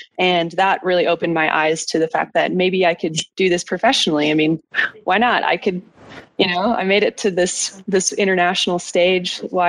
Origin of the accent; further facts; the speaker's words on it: Pulaski, Wisconsin, United States; I'm from Pulaski, Wisconsin. I grew up a runner at Pulaski High School